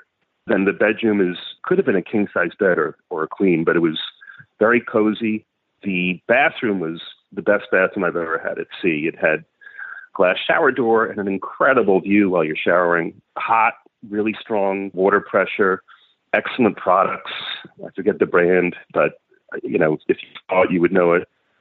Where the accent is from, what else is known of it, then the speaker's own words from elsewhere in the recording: New York City, New York, United States; I'm a New Yorker, so I suppose de facto food snob.